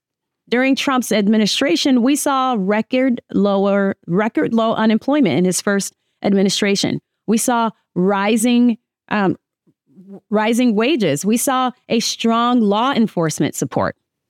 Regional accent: New York, United States; now in Minnesota, United States; We're going to go to New York, my home state. As you know, state that I was born.

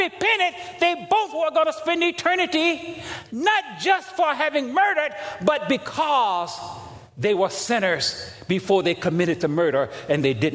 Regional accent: Mississippi, United States; Emmett Till was a 16-year-old boy that was lynched not very far from where I grew up in Mississippi.

